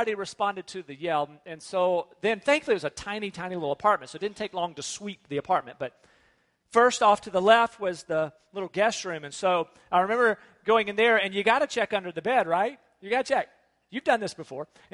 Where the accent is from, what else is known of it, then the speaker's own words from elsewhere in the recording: North Carolina, United States; I'm thinking, I'm from North Carolina. We don't have dragon-like iguana creatures.